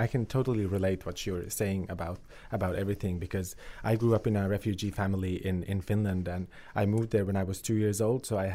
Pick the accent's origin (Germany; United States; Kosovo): Kosovo; my home country was only known for the violence and the war